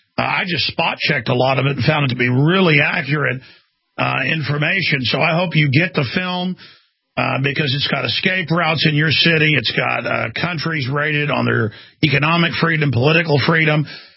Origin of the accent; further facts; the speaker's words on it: Dallas, Texas, United States; Now, I grew up in Dallas-Fort Worth area, but also had family down in Austin. So spent a lot of time in the hill country and been here since high school.